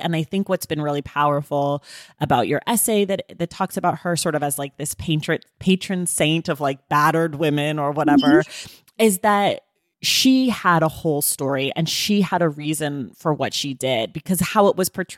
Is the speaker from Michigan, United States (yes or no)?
no; California, United States; It's so interesting because I'm a Californian and my first time ever reading Joan Didion was The Year of Magical Thinking.